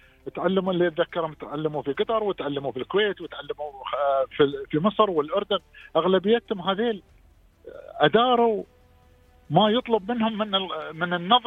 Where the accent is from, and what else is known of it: Dubai, United Arab Emirates